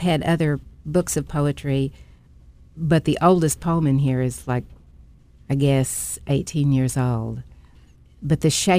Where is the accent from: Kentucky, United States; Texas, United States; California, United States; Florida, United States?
Kentucky, United States; I've been a folk music follower since I was 14, and then I grew up in Harlan County, so I knew it was from Harlan County